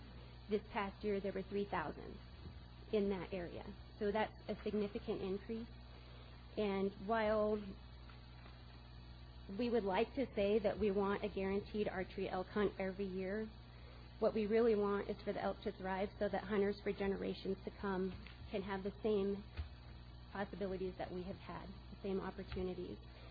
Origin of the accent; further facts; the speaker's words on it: Colorado, United States; I'm from Southwest Colorado, and I am an outdoor writer.